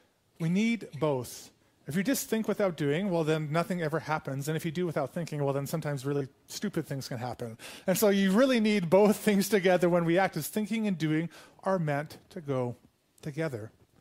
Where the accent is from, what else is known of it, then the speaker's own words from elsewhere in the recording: Canada; You know, I know we're Anabaptists here and we're Canadian here